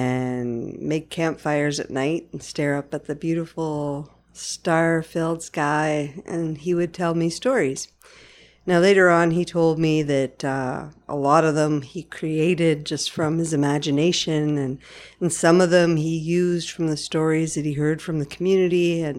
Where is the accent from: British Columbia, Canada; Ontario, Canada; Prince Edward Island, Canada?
Prince Edward Island, Canada; Lennox Island; Well, I'd say my first experiences would be with my father, growing up in Lenox Island